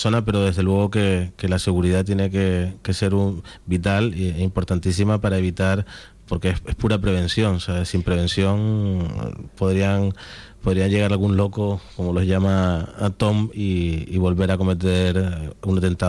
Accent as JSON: {"language": "Spanish", "region": "Canary Islands", "country": "Spain", "said": "nosotros como canarios somos los primeros que tenemos que defender lo nuestro"}